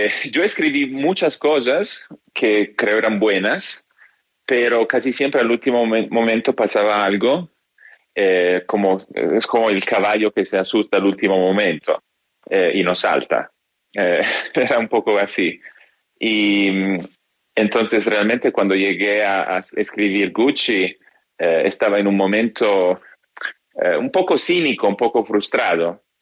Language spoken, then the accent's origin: Spanish; Milan, Lombardy, Italy; yo crecí en Milán